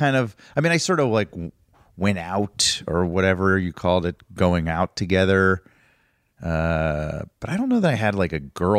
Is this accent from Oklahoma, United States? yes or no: no; Atlanta, Georgia, United States; I grew up in the exact opposite corner of the country in Atlanta, Georgia.